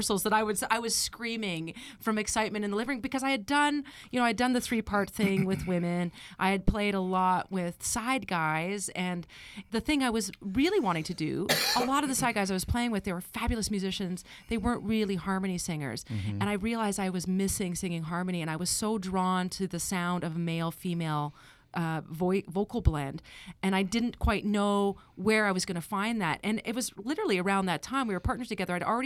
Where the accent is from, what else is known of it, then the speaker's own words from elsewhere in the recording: Calgary, Alberta, Canada; I was born and raised in Calgary, and I ended up moving to central BC for a few years. So, like, the Okanagan.